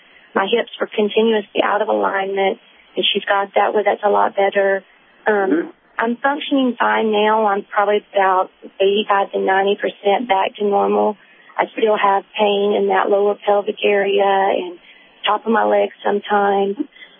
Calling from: Texas, United States; Hi, I am calling from Texas.

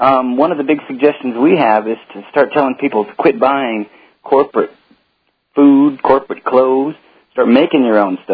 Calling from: Eugene, Oregon, United States; No, we've been listening to you for a while, and we're from Eugene.

